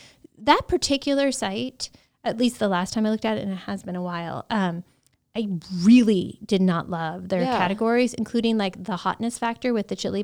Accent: Detroit, Michigan, United States; And in fact, my husband is from Long Island and I'm from Detroit.

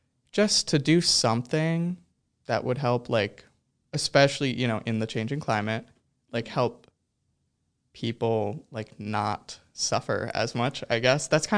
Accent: Chicago, Illinois, United States; I'm from Chicago, and I've done, like, a lot of, you know, kind of political, social type stuff around the city

